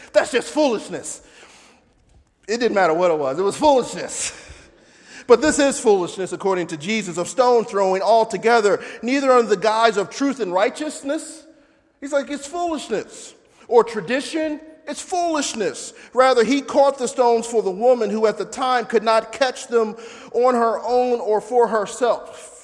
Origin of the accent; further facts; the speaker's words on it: Philadelphia, Pennsylvania, United States; I grew up in North Philly and 18th and Glenwood, which none of you are aware of and what that's about, but it's an African-American community.